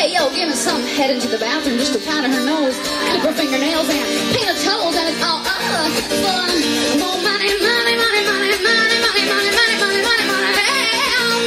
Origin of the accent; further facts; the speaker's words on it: Alaska, United States; they don't make them like that in Alaska. I'm from Alaska.